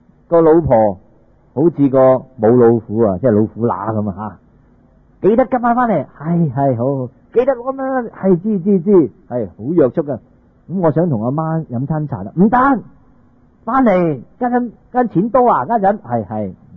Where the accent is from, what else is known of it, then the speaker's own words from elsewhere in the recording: China; 但係如果我哋中國人有一個美德